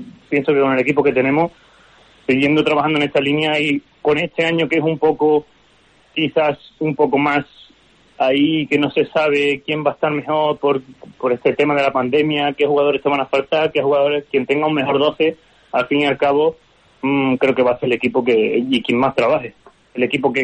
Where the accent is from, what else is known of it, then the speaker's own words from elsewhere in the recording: Seville, Andalusia, Spain; yo vengo del sur de España, yo soy de Andalucía, de Sevilla en concreto, que no se vive mal